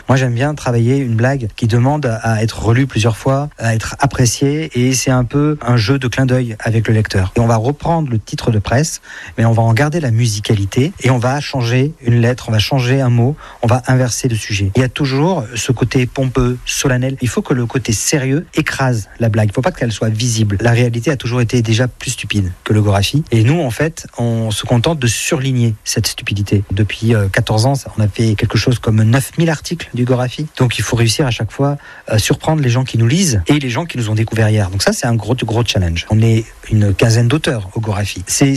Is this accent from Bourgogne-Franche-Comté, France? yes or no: no; Aunay-et-Lahari, Nouvelle-Aquitaine, France; also born or lived in Bordeaux / Bayonne; Oui, je suis né à Bordeaux, mais mes parents vivent dans les Landes depuis la fin des années 80. Donc j'ai vécu à Aunay-et-Lahari, puis à Morsens, et j'ai fait mes études de lycée à Bayonne, avant de finir mes études de cinéma, après à Bordeaux.